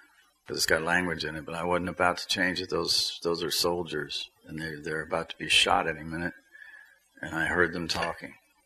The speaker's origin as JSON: {"language": "English", "region": "the South", "country": "United States", "said": "And we're from the South, so our IQ goes down 10 points with anybody we're talking to from New England."}